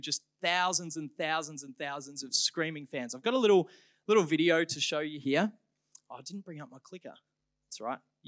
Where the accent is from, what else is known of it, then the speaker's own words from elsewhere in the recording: Ballarat, Victoria, Australia; I'm from Ballarat, for those who didn't know.